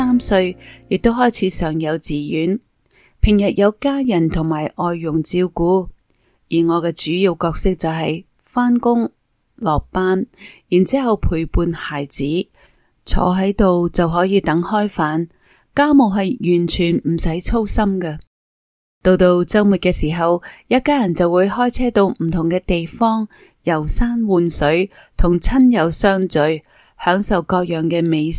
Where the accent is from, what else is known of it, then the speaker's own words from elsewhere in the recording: Hong Kong; 我和我先生都是土生土长的香港人，30多年来在这个熟悉的地方生活